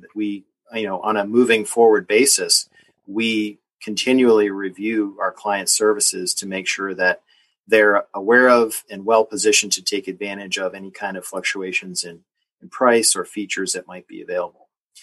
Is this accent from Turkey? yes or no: no; Connecticut, United States; Well, I grew up in New England, which, you know, may seem like kind of a nebulous place to folks living in the South, but specifically, I was born in Southern Connecticut